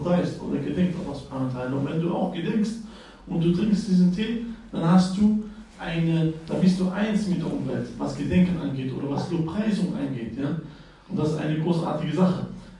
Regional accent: Morocco; Da, wo ich herkomme, gibt es noch viele. Aus dem Marokko haben wir viele Esel.

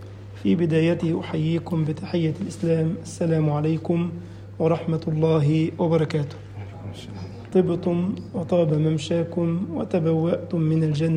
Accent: Egypt; وجدنا ان الكثير من الاكلات لها اسم عندنا في مصر وعندكم باسماء مختلفة

